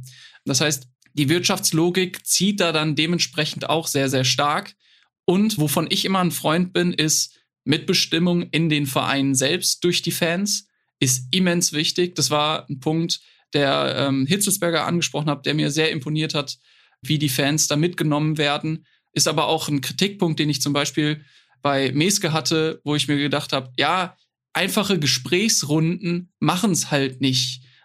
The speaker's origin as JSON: {"language": "German", "town": "Dortmund", "region": "North Rhine-Westphalia", "country": "Germany", "said": "als ich schon als Dortmunder bin."}